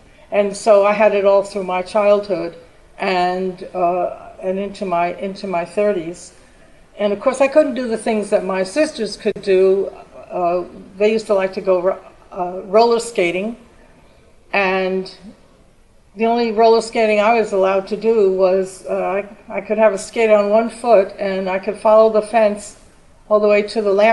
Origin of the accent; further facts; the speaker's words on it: New York City, New York, United States; Okay, I was born in Brooklyn, New York, and spent most of the first 32 years in New York City and around the city and state.